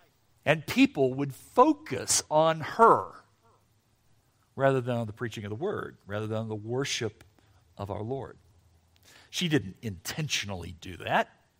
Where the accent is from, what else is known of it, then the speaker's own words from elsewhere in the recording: Southern United States, United States; Now, I grew up in the Deep South.